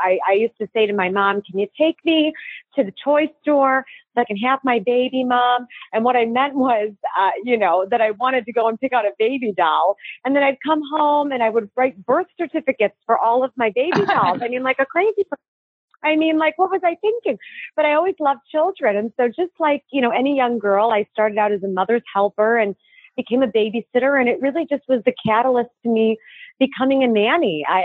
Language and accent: English; Chicago, Illinois, United States; So I hail from Chicago, and I was a nanny for 15 years.